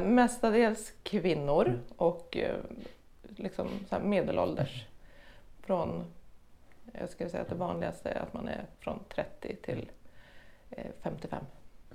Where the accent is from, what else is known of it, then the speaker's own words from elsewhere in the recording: Åkroken, Jämtland County, Sweden; born there; Jag är född i Åkroken